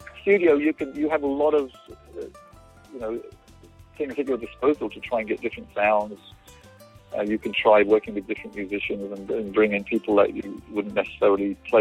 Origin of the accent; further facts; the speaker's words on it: England, United Kingdom; I always go back to England, you know, at least twice a year to play shows there, my home country.